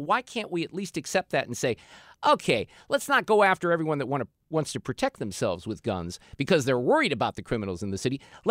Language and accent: English; Ballwin, Missouri, United States; where you and I grew up out in West County in Baldwin as a fellow Parkway alum